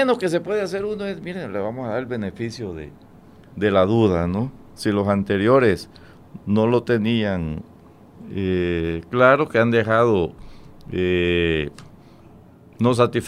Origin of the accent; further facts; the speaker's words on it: El Salvador; pero soy salvadoreño